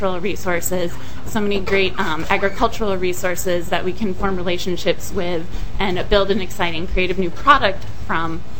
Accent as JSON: {"language": "English", "town": "Duluth", "region": "Minnesota", "country": "United States", "tie": "born or raised there", "also_born_or_lived": "East Coast", "said": "And I grew up in Duluth and have spent almost the last decade on the East Coast, where we've been living and working, but we decided that we wanted to come back to Minnesota"}